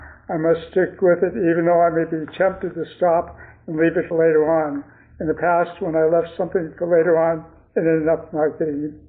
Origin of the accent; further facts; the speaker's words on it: New Hampshire, United States; I'm from Nashville, New Hampshire.